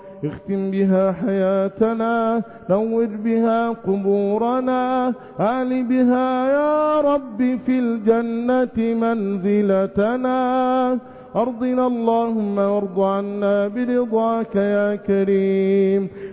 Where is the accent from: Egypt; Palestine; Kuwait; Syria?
Egypt; اللهم احفظ بلادنا مصر بحفظك